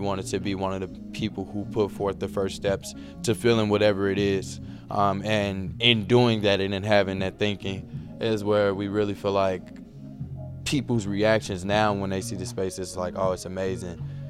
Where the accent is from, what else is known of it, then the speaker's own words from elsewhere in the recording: St. Louis, Missouri, United States; and we want to continue to make sure that we're adding to that culture because we're both from St. Louis.